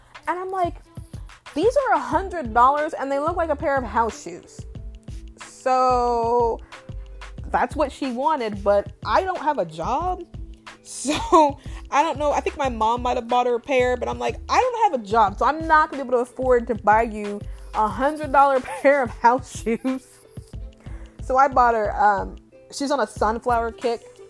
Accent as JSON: {"language": "English", "region": "Indiana", "country": "United States", "said": "now I'm from Indiana. My mom is from Illinois."}